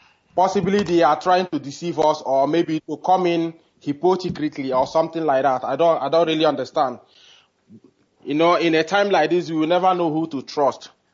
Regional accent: Okpala, Imo, Nigeria; now in Abuja, Nigeria; director. I am from Okpala, Ezeama, Imo State.

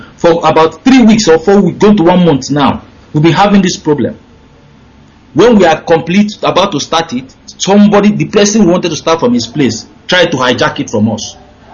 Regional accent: Umuoji, Anambra, Nigeria; now in Las Palmas, Spain; I'm from Umuoji.

